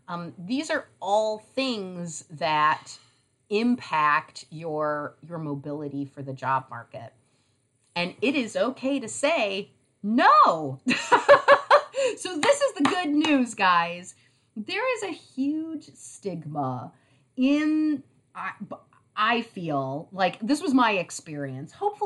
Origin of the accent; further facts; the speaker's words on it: Chicago, Illinois, United States; I'm from Chicago. Love it. Love Chicago.